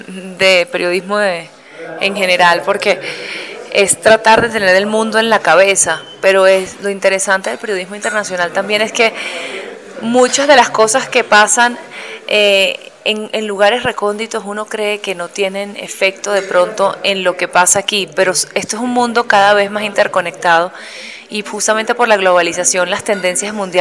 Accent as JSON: {"language": "Spanish", "country": "Venezuela", "moved": "as an adult", "lives_now": "Colombia", "said": "Estudié en la Universidad Católica Andrés Bello de Caracas, yo soy venezolana. Llegué a Colombia hace 10 años"}